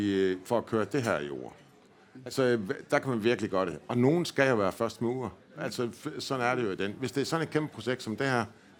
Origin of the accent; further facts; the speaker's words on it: Jutland, Denmark; now in Ishøj, Denmark; Og I kan godt høre, at jeg kommer fra Jylland, og jeg bor i Ishøj, landsbyen.